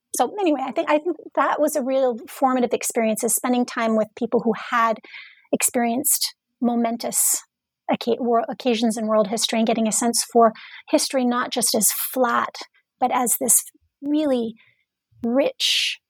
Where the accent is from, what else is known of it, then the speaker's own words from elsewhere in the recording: Indiana, United States; also born or lived in Massachusetts / New York; I was born and raised in Indiana, and went east for school to Wellesley College in Massachusetts for undergraduate studies, and then New York University for graduate school